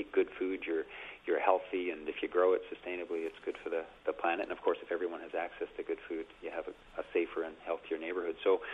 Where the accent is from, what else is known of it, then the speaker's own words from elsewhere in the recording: Dar es Salaam, Tanzania; born there; also born or lived in Mozambique; Yeah, I was born in Dar es Salaam, Tanzania, and then I lived in Mozambique for a while as well.